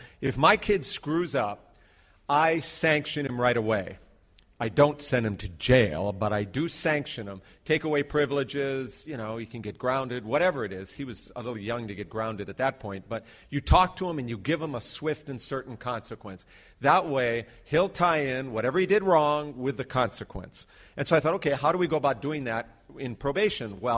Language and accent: English; Honolulu, Hawaii, United States; I'm a judge from Honolulu, Hawaii.